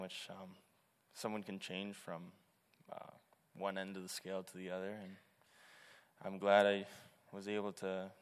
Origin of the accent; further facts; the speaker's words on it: Morinville, Alberta, Canada; now in Beaumont, Canada; I was raised in Morinville, Alberta, just north of St. Albert.